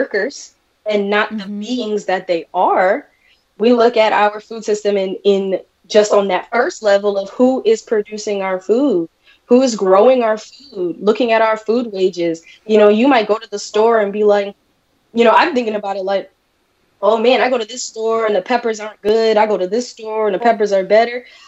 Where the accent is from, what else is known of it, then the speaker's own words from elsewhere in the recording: Midwest, United States; I grew up in the Midwest. I love me some farmers. I love being on the farm.